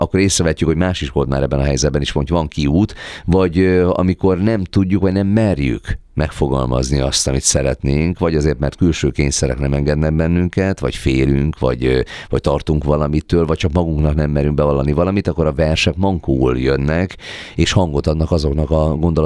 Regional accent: Nyíregyháza, Szabolcs-Szatmár-Bereg, Hungary; born there; én Nyíregyházán születtem, és az anyukám ebben az iskolában tanított

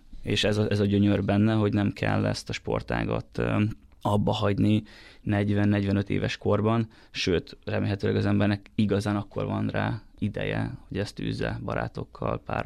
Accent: Hungary; Mi, mint magyarok, tudjuk is magunkról, hogy amikor olimpia

